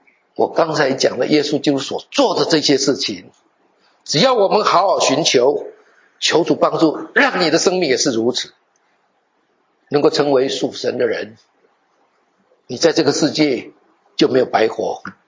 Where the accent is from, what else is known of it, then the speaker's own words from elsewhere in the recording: China; 其实美国人跟我们中国人比起来，中国人聪明多了。